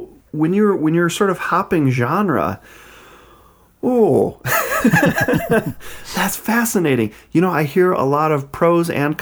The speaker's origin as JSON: {"language": "English", "region": "Michigan", "country": "United States", "said": "You also mentioned in your bio that you're from Michigan, and I'm from Michigan."}